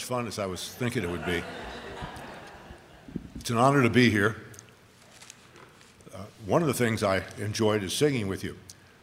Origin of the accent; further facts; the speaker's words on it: Los Angeles, California, United States; Now, I'm from Los Angeles, and I had to translate for them.